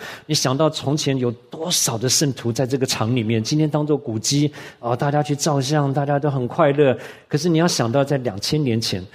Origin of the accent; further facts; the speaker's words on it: Taiwan; 我小的时候在台湾我们家没有电视